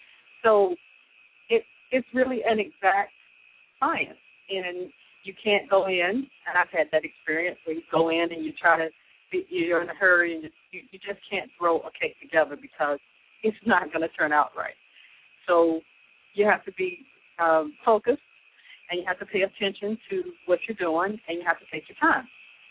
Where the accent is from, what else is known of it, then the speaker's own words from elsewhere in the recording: Georgia, United States; I'm from Georgia, and there's nothing like a good pound cake.